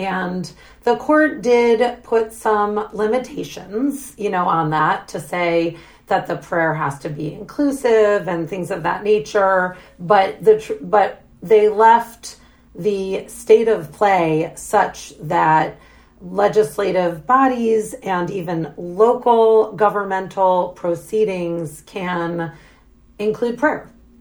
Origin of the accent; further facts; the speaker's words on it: United States; And by the way, I, as an American, am celebrating that.